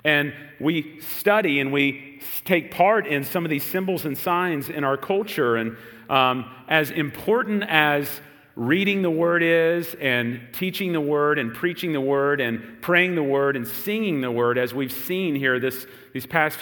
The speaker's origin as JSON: {"language": "English", "country": "United States", "tie": "born or raised there", "said": "one like me, who's been raised in America, born and raised in America, just kind of take some of these things for granted. But it's really how important symbols and signs are in our American culture."}